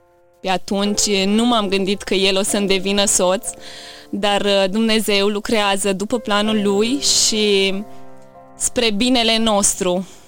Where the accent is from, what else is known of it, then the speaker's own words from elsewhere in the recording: Bosanci, Suceava County, Romania; born there; M-am născut în Bosanci … Am avut harul să mă nasc într-o familie de oameni credincioși, o familie cu 8 copii.